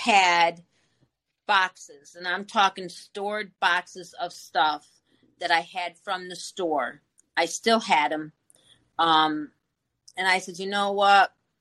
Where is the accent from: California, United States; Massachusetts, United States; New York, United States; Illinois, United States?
New York, United States; Johnstown; No, I'm originally from New York.